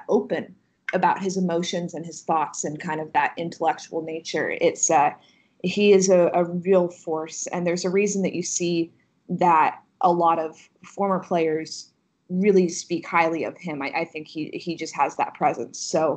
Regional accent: Kansas, United States; But you know, I mentioned I'm from Kansas, so I grew up, college basketball is life where I'm from.

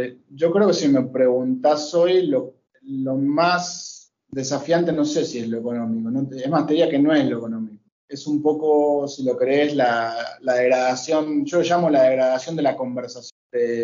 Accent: Argentina; Soy argentino, es mi casa natural.

